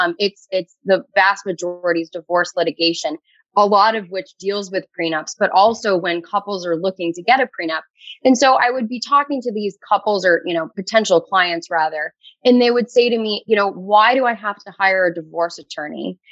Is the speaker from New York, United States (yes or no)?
no; Wrentham, Massachusetts, United States; No. So I'm from Massachusetts. I born and raised. I grew up in Wrentham.